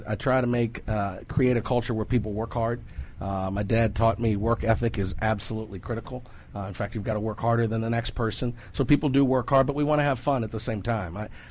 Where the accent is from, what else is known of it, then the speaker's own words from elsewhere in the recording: Silver Spring, Maryland, United States; also born or lived in Washington, D.C.; Born in D.C., raised in Silver Spring, Maryland.